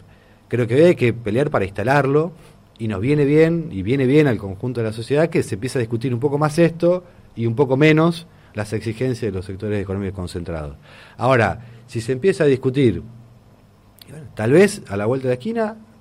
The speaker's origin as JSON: {"language": "Spanish", "country": "Argentina", "said": "como la Argentina es un país, digamos, tan explosivo desde el punto de vista de la situación política, a veces, como quieren vender, como que somos un país muy europeo, qué sé yo, somos muy tano, digamos, ¿no?"}